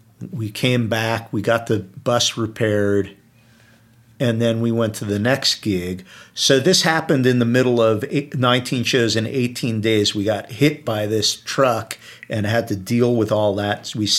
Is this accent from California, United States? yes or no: no; New Jersey, United States; I'm from New Jersey.